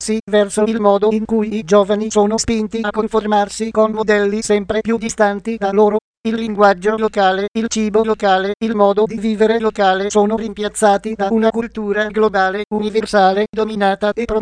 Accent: Sweden; Italian is a second language; moved away; E quando sono tornata nel mio paese, in Svezia, c'erano ragazzine di 6 anni che morivano di fame perché non si credevano magre abbastanza.

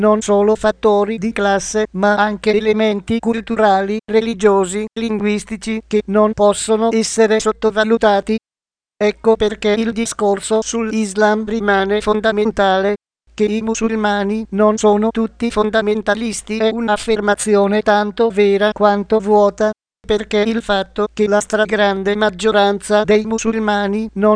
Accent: Sicily, Italy; E lo dico da siciliana, ecco

